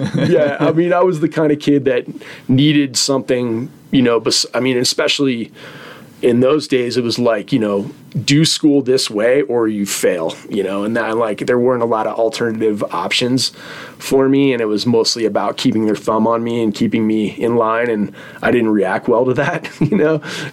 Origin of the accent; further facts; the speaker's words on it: Cleveland, Ohio, United States; No, not really. I grew up in Cleveland, Ohio, but my dad was really into fly fishing.